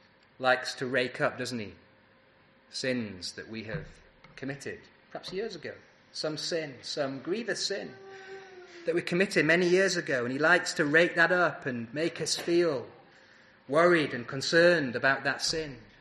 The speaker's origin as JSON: {"language": "English", "country": "United Kingdom", "said": "as British people especially"}